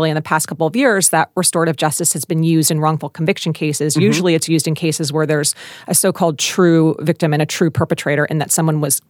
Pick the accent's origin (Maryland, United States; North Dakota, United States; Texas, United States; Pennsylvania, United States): Pennsylvania, United States; Philadelphia; there are two big ones out of my hometown of Philly where a number of people were exonerated.